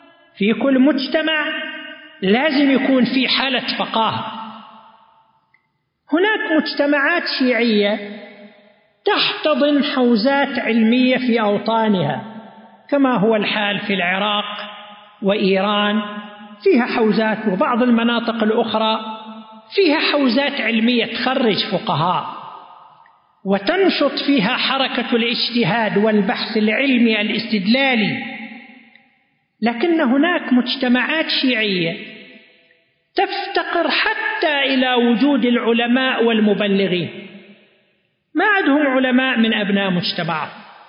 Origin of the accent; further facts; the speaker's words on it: Eastern Province, Saudi Arabia; مدن وقرى كثيرة عندنا في القطيف والأحساء ما فيها عالم